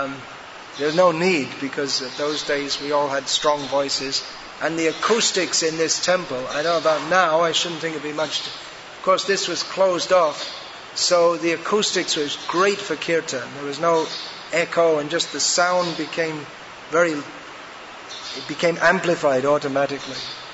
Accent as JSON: {"language": "English", "country": "United Kingdom", "said": "this war between Britain and Argentina, because I was from Britain, he's from Argentina."}